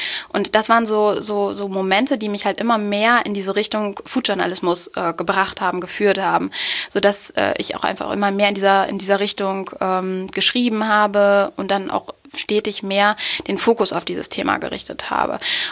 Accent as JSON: {"language": "German", "town": "Osnabrück", "region": "Lower Saxony", "country": "Germany", "tie": "born or raised there", "said": "aus meiner Heimatstadt Osnabrück"}